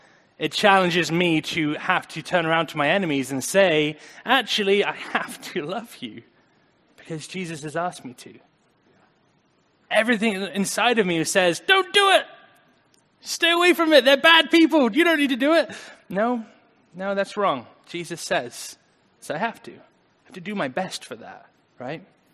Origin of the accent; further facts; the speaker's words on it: England, United Kingdom; Something I'm particularly proud about being English is the respect level for that type of thing.